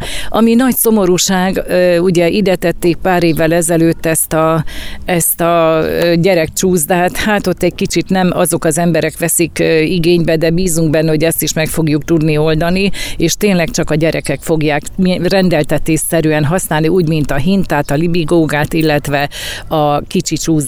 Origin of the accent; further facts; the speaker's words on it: Oros, Szabolcs-Szatmár-Bereg, Hungary; mert ez a szülőfalum, és nekem mindig orosz az orosz volt, orosz lesz, és ugye a nyíregyházi vonzáskörzet, nyilván én is ott dolgozom, de olyan jó hazajönni